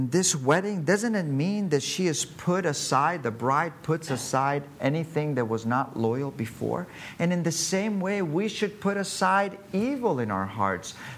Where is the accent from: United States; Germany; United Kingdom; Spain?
Spain; Cala Rajada, Balearic Islands; English is a second language; I'm from Cala Rajada. I was working there in bars